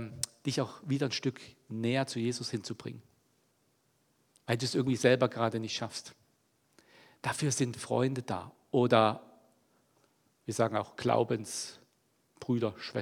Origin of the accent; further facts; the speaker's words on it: East Germany, Germany; Ich bin ja in der DDR aufgewachsen, also so die Kindheitsjahre.